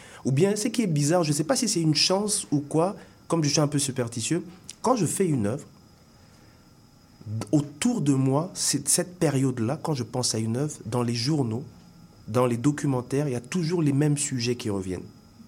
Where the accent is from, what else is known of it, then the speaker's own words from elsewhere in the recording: DR Congo; moved away; oui, je vis ici aujourd'hui, mais j'ai grandi au Congo, donc j'ai vécu 2 pillages. J'ai vécu 2 fois la guerre.